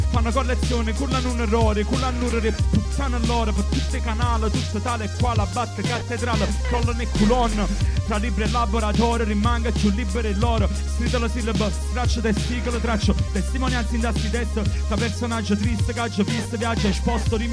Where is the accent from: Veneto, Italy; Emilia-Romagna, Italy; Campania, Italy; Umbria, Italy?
Campania, Italy; Naples; noi che veniamo dalla Saitella, cioè dai luoghi un po' così come il Bronx di Napoli